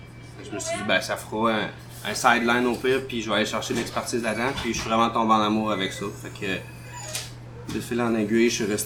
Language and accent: French; Charlesbourg, Quebec, Canada; also born or lived in Stoneham; now in Sainte-Claire, Canada; je suis natif de Stoneham. J'ai grandi à Charlebourg, à Québec. Puis pourquoi je suis rendu à Sainte-Claire?